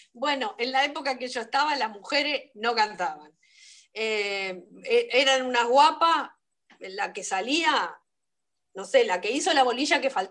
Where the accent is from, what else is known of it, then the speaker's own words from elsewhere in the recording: Uruguay; Y yo soy uruguaya, ¿cantar en una murga? Vos sabés, en Uruguay yo no le hubiera podido